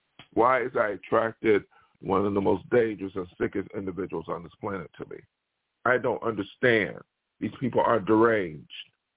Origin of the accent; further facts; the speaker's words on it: Buffalo, New York, United States; I am from Buffalo, but when they talk about Buffalo, New York, I think that's crazy too.